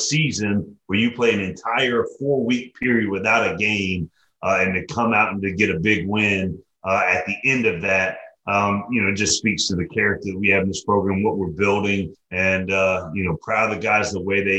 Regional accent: Atlanta, Georgia, United States; This is my third stint here in Atlanta. I'm born and raised in Atlanta.

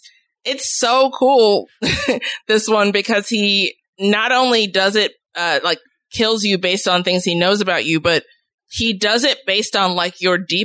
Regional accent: Chicago, Illinois, United States; but I grew up in the Chicago housing project. So I had family that lived in Cabrini Green and we visited there all of the time.

